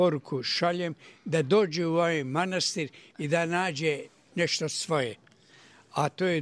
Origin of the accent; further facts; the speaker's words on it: Gacko, Republika Srpska, Bosnia & Herzegovina; now in Zagreb, Croatia; ali došao sam iz Zagreba, a rodom sam od Gacka.